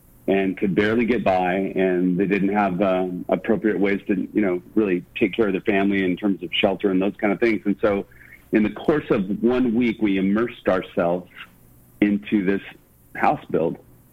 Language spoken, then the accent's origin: English; San Diego, California, United States; And I grew up in San Diego and hadn't really gone down to Mexico very often.